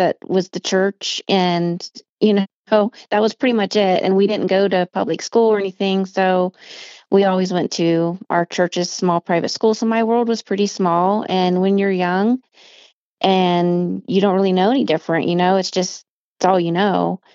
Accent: Montana, United States; And I grew up at an Indian mission school in Montana, known as the Northwest Indian Bible School, NIBS.

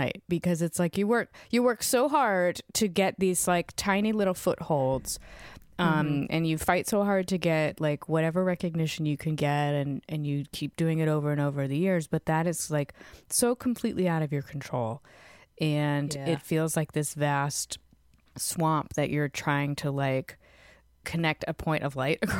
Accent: Fredericksburg, Virginia, United States; Yeah, I grew up in Virginia, a town called Fredericksburg, which has a college in it and is, you know, an hour from D.C. and an hour from Richmond.

